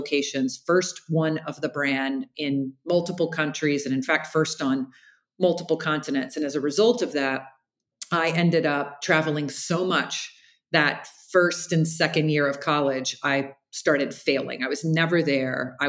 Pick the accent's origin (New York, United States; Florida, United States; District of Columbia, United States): Florida, United States; Jacksonville; The very short version is I grew up in Jacksonville, Florida. I'm the oldest of three girls.